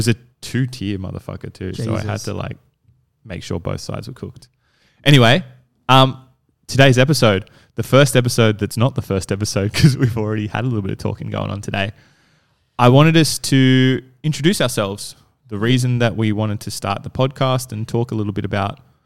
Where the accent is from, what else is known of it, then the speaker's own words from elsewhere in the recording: Maroubra, New South Wales, Australia; I'm a local boy. I was born... Actually, I was born in Manly, but I grew up in Maroubra, so not as local. I have lived in the eastern suburbs my whole life. I have moved to Botany and currently live in Botany.